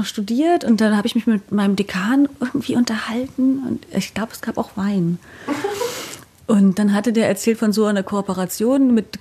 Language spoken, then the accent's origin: German; Wismar, Mecklenburg-Vorpommern, Germany; moved away; Ich komme von der Ostsee. Ich bin geboren in der Stadt, die heißt Wismar.